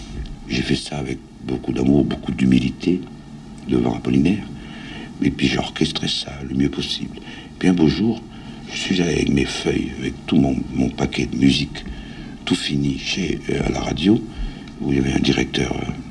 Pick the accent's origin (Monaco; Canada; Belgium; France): Monaco; Moi, je suis monégasque.